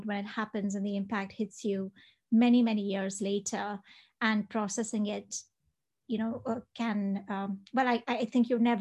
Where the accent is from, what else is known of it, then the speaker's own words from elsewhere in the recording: Dubai, United Arab Emirates; That was one of the skills I didn't develop while growing up in Dubai.